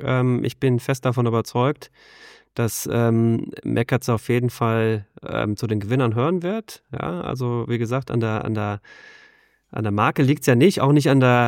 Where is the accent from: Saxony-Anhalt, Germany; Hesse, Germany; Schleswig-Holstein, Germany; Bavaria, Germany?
Hesse, Germany; bei uns im Rhein-Main-Gebiet, wo ich herkomme.